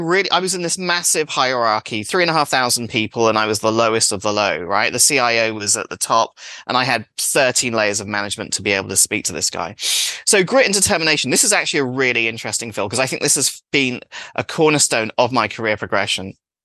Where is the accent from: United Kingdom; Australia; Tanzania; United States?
United Kingdom; England; It's all over our TV in England. Okay. That it probably doesn't have the cachet, that maybe my accent does when I'm, you know, in some rinky dink Midwest town when they've never met, an English person in real life ever.